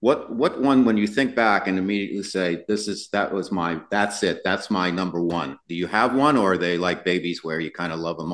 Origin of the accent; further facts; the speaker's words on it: New York City, New York, United States; I'm an Italian from New York City, and I know the village, and I live back there.